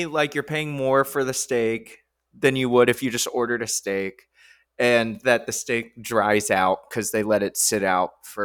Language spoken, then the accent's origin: English; Texas, United States; Growing up in Texas, it wasn't that way.